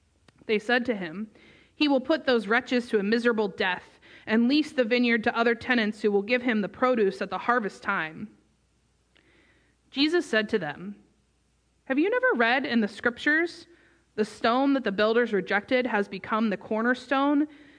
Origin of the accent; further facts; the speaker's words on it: Pennsylvania, United States; I grew up in Pennsylvania, and so I got to spend some time at the summer camp that I worked